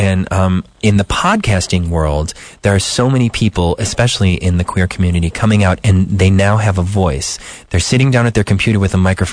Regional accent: Chicago, Illinois, United States; I mean, I'm born and raised in Chicago. I knew what was going on in Lakeview as far back as I can remember.

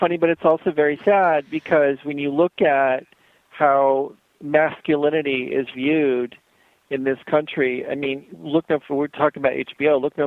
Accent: Nebraska, United States; You know, I'm from Nebraska where people do not touch you.

